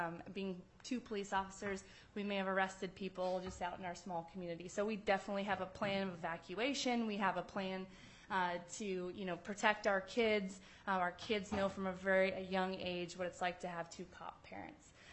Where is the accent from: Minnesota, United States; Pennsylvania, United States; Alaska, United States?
Alaska, United States; moved away as an adult; I'm born and raised in Alaska, and when I went outside for college, I met my husband who wanted to be a police officer. Pretty intimidating, but we came back to Alaska, which is my home